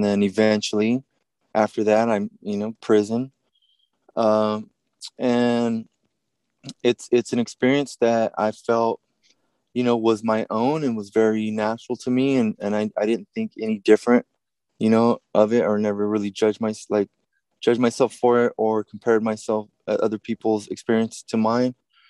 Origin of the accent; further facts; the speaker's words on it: Modesto, California, United States; also born or lived in Chico; I grew up born in Chico, but I grew up in South Modesto with little supervision